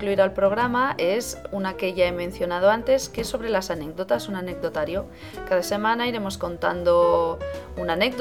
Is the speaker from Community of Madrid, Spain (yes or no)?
no; Barcelona, Catalonia, Spain; ahora estamos viviendo aquí en Barcelona, que es de donde yo soy.